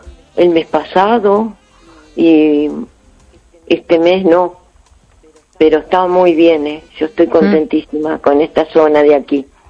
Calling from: Carballo, Galicia, Spain; Aquí el clima, genial. Carballo, Coruña, genial.

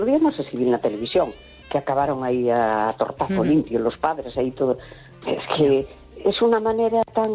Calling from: A Coruña, Galicia, Spain; de La Coruña.

